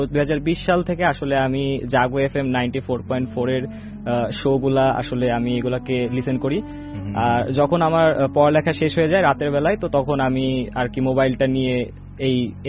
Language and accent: Bangla; Sreepur, Khulna Division, Bangladesh; আমার গ্রামের বাড়ি যেহেতু মাগুরা শ্রীপুরে, তো এই শ্রীপুরের আমার নিজের বাড়িকে ঘিরেই এই ঘটনাটা।